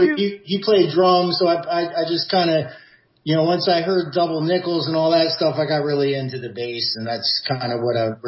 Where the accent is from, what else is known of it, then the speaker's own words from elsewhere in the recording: Jacksonville, Florida, United States; I grew up in Jacksonville, Florida.